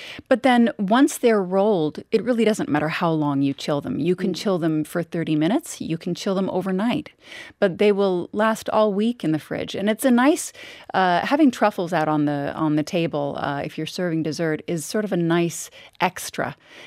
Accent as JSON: {"language": "English", "town": "Vancouver", "region": "British Columbia", "country": "Canada", "tie": "born there", "said": "I was born in Vancouver, so these are so common in Canada"}